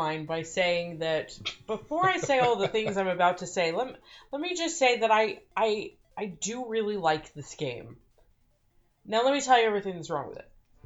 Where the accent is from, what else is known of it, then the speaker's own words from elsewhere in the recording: Los Angeles, California, United States; Not the least of which because I grew up in Los Angeles, so seeing all of the real world locations